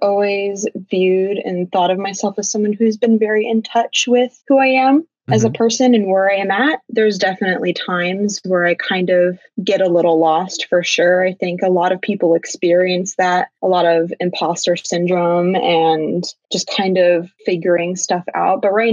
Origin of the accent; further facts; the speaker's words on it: Seattle, Washington, United States; now in New York City, United States; I'm 21, university student. I'm from Seattle and I'm studying in New York City.